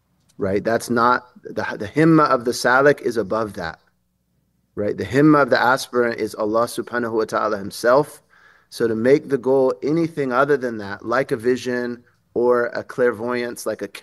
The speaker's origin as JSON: {"language": "English", "town": "Berkeley", "region": "California", "country": "United States", "tie": "born or raised there", "said": "someone who grew up around a lot of like atheist, agnostic, very liberal people, I grew up in Berkeley, California"}